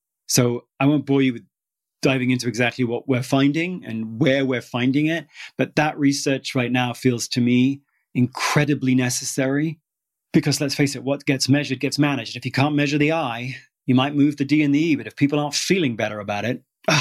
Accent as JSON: {"language": "English", "country": "United Kingdom", "said": "I'm British. There are no bobcats in Britain."}